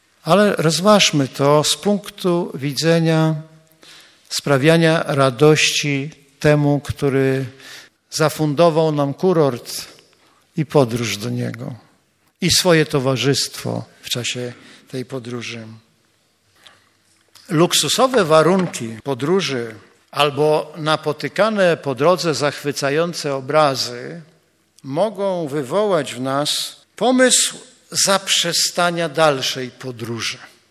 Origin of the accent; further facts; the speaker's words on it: Gdańsk, Pomeranian Voivodeship, Poland; bo jestem z Gdańska